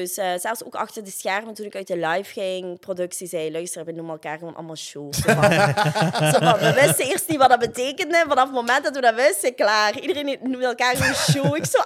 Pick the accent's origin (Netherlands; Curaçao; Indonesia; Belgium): Belgium; Flanders; Ik zeg, ja, bij ons in Limburg of in de cité, dat is normaal om dat te zeggen.